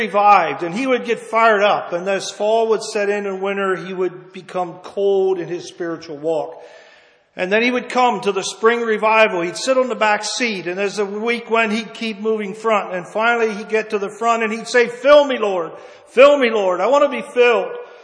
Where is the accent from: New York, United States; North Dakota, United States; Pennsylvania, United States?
Pennsylvania, United States; We come from Juniata County.